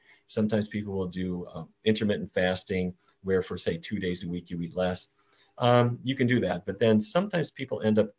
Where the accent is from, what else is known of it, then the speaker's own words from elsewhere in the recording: Fargo, North Dakota, United States; When I was a kid growing up in Fargo, North Dakota, my father was the diabetes expert for Fargo and all of Eastern North Dakota.